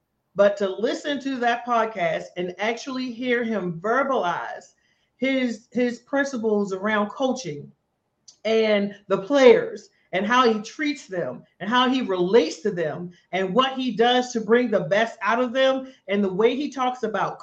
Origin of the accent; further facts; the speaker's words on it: Maryland, United States; Woo, crabs, girl. I'm from Maryland. What are we talking about?